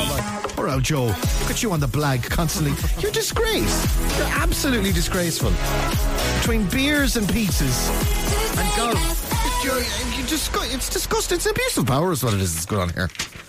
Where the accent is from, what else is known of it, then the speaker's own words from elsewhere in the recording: Ballina, Connacht, Ireland; I wasn't in Ballina. I'm from Ballina, Mayo.